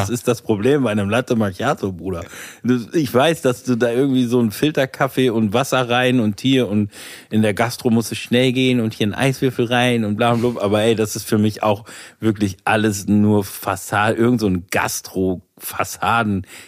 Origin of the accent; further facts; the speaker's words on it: Münster, North Rhine-Westphalia, Germany; born there; also born or lived in Karlsruhe / Bremen; now in Hamburg, Germany; ich bin in Münster geboren, dann habe ich in Süddeutschland in Karlsruhe gewohnt und dann in einem Dorf in der Nähe von Bremen, dann in Bremen, dann bin ich wieder zurück zum Studieren nach Münster gegangen, dann von Münster nach Hamburg